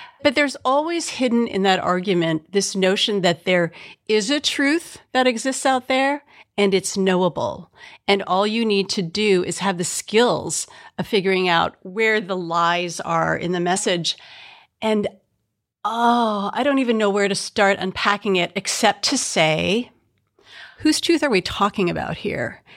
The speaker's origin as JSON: {"language": "English", "region": "Midwest", "country": "United States", "said": "I was so fascinated because I'm from the Midwest."}